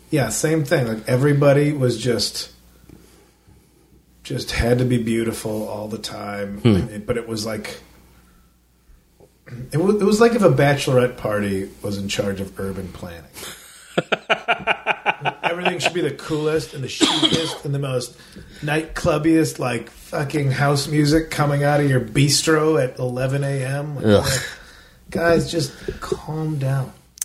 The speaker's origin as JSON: {"language": "English", "town": "Tempe", "region": "Arizona", "country": "United States", "said": "Like, no, man, we're from Tempe. Like, even it's just a street over. But even though, don't say we're from Phoenix."}